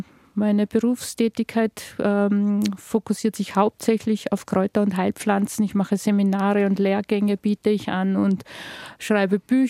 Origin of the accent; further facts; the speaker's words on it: Unken, Salzburg, Austria; Genau, in meiner Heimatgemeinde in Unken, das ist direkt an der bayerischen Grenze.